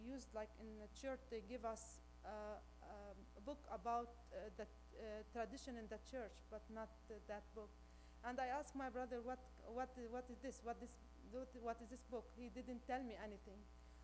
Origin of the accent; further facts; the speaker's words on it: Sidon, South Governorate, Lebanon; I am Lebanese. I was raised in Sidon, Lebanon, to Maronite family.